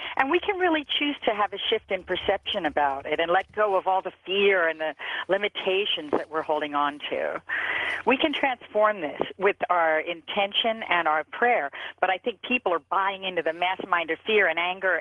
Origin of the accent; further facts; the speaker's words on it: Pennsylvania, United States; now in Los Angeles, United States; Originally, we're from Philly. We're from outside of Philadelphia, a small rural town. But we live in Los Angeles for many years now.